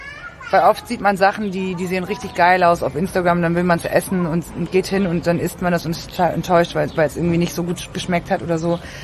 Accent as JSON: {"language": "German", "region": "Berlin", "country": "Germany", "tie": "born or raised there", "said": "Genau, ich komme auch aus der Türkei. Genau, ich bin aber in Berlin geboren und bin immer in Deutschland aufgewachsen, also ich war nie woanders."}